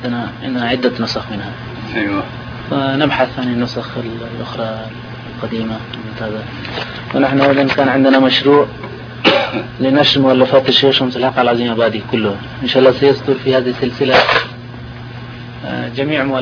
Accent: India; now in Jordan; ورسالة في تحريم الضرائح عندنا في الهند موجودة

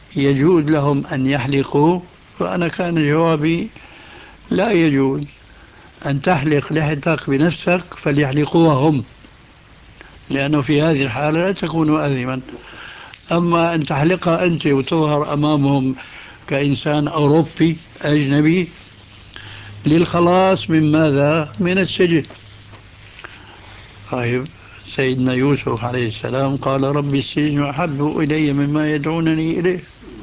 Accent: Syria; فأخذ ينكل بالإسلاميين كما يقولون عندنا في سوريا عن أبو جلب

